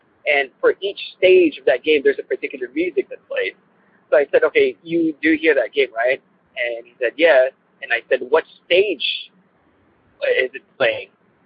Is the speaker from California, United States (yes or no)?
yes; California, United States; I am from California. I've been here for about past 10 years